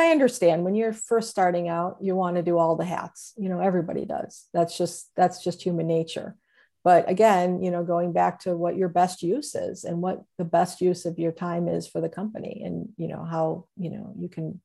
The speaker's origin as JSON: {"language": "English", "town": "Cleveland", "region": "Ohio", "country": "United States", "said": "So I'm from Cleveland. So big sports."}